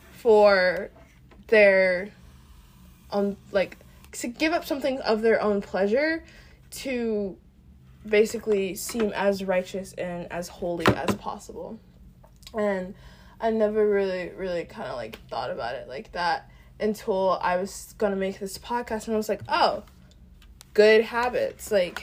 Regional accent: the South, United States; because I grew up in the South and there was a lot of Southern Baptist people over there. I grew up in Black churches.

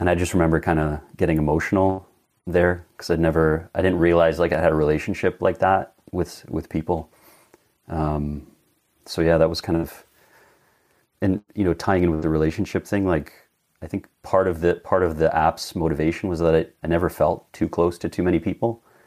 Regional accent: Canada; born there; English is a second language; So yeah, I'm actually English as a second language, funny enough. I was born in Canada though.

